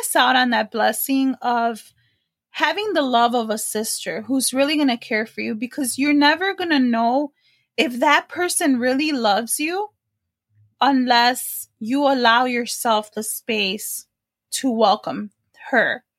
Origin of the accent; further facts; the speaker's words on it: Chicago, Illinois, United States; You know, I'm from Chicago originally. We got some good Puerto Rican food out there.